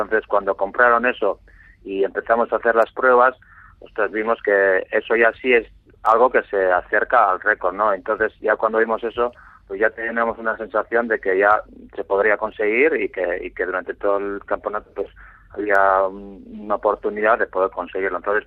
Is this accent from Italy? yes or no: no; Basque Country, Spain; el resto somos de allí, ¿no? Del País Vasco.